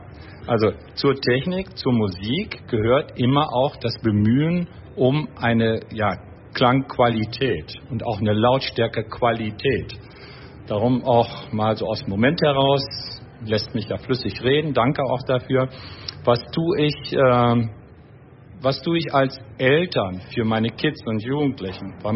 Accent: Münster, North Rhine-Westphalia, Germany; ich bin Münsteraner.

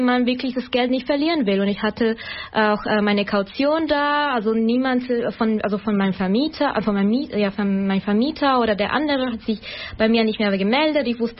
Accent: Ecuador; German is a second language; now in Germany; Also ich bin Ausländerin, ich komme aus Ecuador

